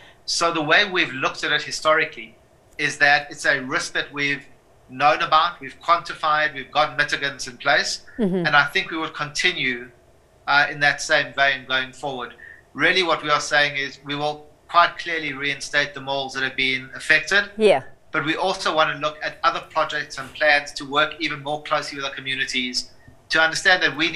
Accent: South Africa; what government owes all of us as South African citizens

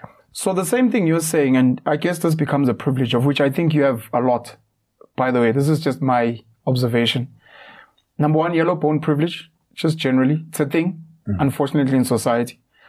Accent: Zimbabwe; But because I'm from Zim, I must now learn isiZulu.

